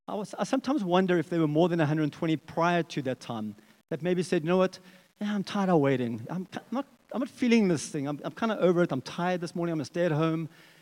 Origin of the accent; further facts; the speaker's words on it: Barberton, Mpumalanga, South Africa; I was walking on a farm road in Barberton. Who knows where Barberton is? Down the Eastern Transvaal area.